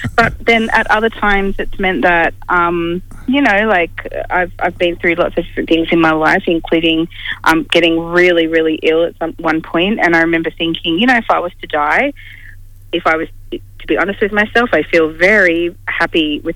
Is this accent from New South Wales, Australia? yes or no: yes; Sydney, New South Wales, Australia; of course, I grew up in Sydney.